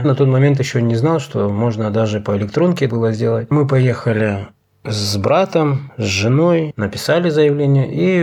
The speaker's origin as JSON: {"language": "Russian", "town": "Chaltyr", "region": "Rostov Oblast", "country": "Russia", "tie": "born or raised there", "lives_now": "Zimovniki, Russia", "said": "Я из Ростовской области, село Чалтырь. Это под Ростовом. Он основан в 1879 году. Я там вырос и до 2006 года жил там. Потом переехал в Зимовники. Это тоже Ростовская область. Это районный центр, так как и Чалтырь. До сегодняшнего дня живу в Зимовниках."}